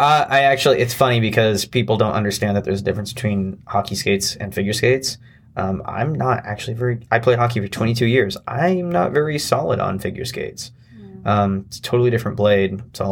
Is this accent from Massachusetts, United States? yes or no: no; Post Falls, Idaho, United States; I grew up in Post Falls, so the Trojans, and then now I've spent the last 6 years in the Silver Valley